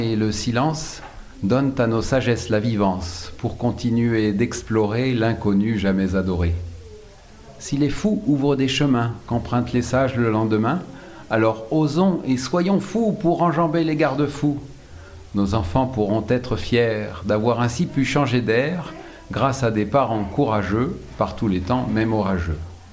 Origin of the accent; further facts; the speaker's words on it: La Ciotat, Provence-Alpes-Côte d'Azur, France; je suis de La Ciotat